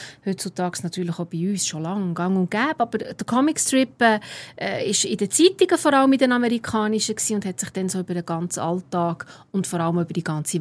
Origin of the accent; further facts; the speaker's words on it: Biel, Bern, Switzerland; meine Heimatstadt ist auch so ein bisschen wichtig für diese Kultur, Graffiti-Kultur